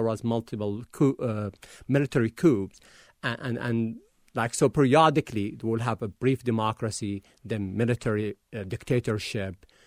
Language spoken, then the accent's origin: English; Hama, Hama Governorate, Syria; I'm from Hama.